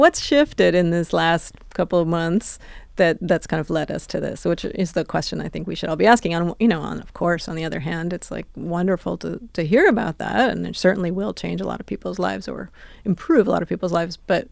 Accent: New York, United States; So I grew up in New York. I have a huge affection for it. I really care about the city.

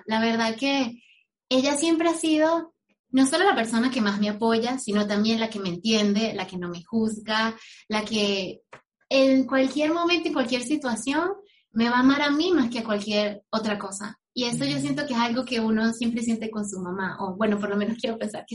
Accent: Venezuela; moved away as an adult; Yo me fui de Venezuela sabiendo que quería formarme, que quería ser una profesional que pudiese desarrollar tecnologías para la industria química

